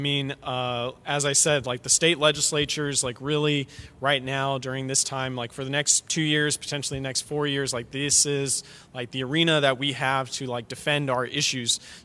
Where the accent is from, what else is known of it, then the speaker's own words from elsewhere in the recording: Texas, United States; I mean, well, first and foremost, this is my home state. I was born and raised in Texas. My family's from South Texas.